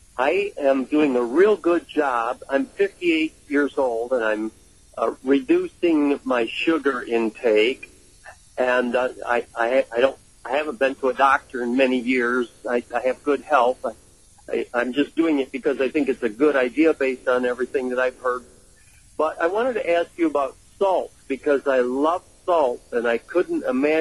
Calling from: Lansing, Michigan, United States; I'm calling from Lansing. I'm listening on AM 1390 WLCM.

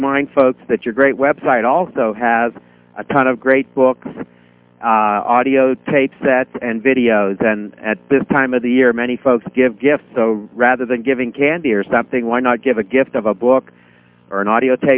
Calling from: Pennsylvania, United States; In Pennsylvania, Dr.

